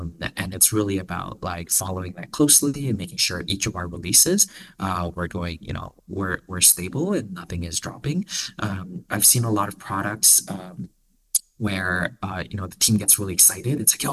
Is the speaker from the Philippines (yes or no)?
yes; Philippines; I grew up in the Philippines.